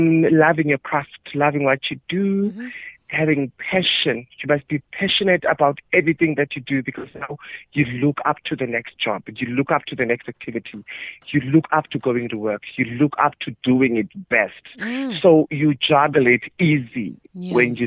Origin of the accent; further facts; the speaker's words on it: Embalenhle, Mpumalanga, South Africa; She's from Embalenhle, which is in Secunda, Mpumalanga, that side. So I grew up in Mpumalanga, Embalenhle.